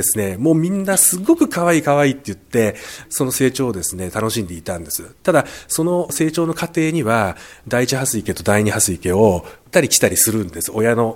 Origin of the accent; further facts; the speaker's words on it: Chigasaki, Kanagawa, Japan; now in Fujisawa, Japan; 生まれ育ちは茅ヶ崎で、藤沢の今鵠沼の蓮池というところのすぐ近くに住んでるんですけども、そこに来たのが7、8年前からであります